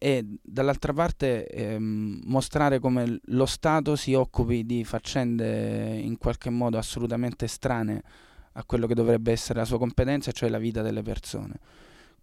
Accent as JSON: {"language": "Italian", "region": "Apulia", "country": "Italy", "said": "essendo io salentino ed Ervis albanese"}